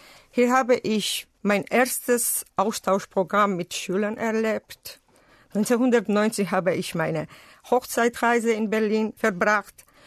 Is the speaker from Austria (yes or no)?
no; Tbilisi, Georgia; komme aus Georgien. Ich bin 1963 in Tbilisi geboren.